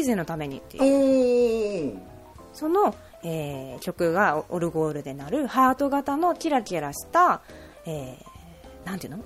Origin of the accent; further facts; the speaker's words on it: Kushiro, Hokkaido, Japan; 地元が釧路なので、うん、釧路に帰りまして、